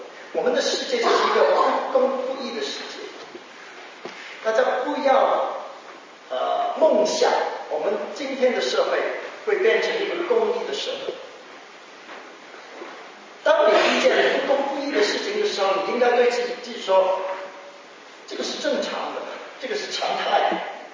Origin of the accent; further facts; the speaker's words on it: Hong Kong; born there; 那我有一年回香港我的出生地